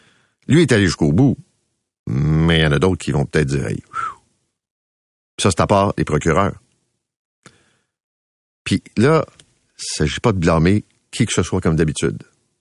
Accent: Montreal, Quebec, Canada; Moi, je suis de Montréal, là, puis je regarde ça de loin

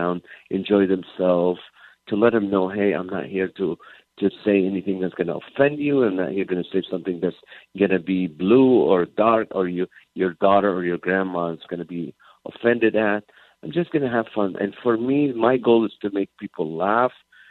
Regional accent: California, United States; I'm from California. Anything under 50 is evacuation weather for us.

